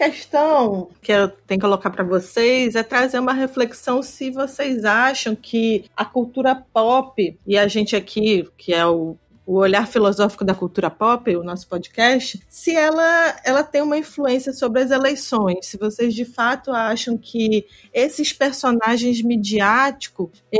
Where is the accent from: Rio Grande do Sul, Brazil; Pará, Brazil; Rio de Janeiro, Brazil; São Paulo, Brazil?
Rio de Janeiro, Brazil; Petrópolis; com muita saudade dos meus amigos de Petrópolis, da minha terra natal.